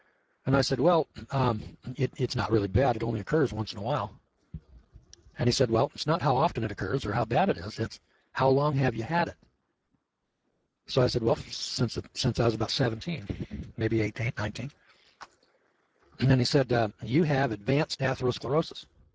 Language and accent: English; Missouri, United States; You know, I'm from Missouri.